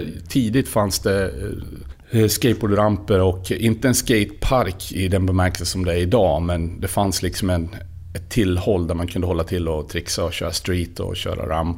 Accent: Sundsvall, Västernorrland County, Sweden; Jag kommer ju här från Sundsvall och har mina rötter på Södermalm i Sundsvall.

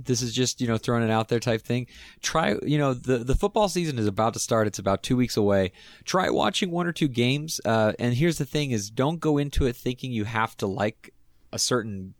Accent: Tennessee, United States; I came from Tennessee at the time when they went to Super Bowl, so like it was really easy for me to get into them.

